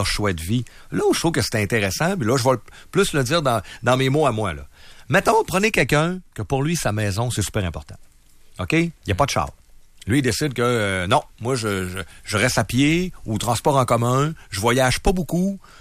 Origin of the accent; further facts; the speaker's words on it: Quebec, Canada; je me retrempe un peu dans l'actualité saguenéenne et janoise. C'est le fun, non seulement parce que bon, c'est ma région d'origine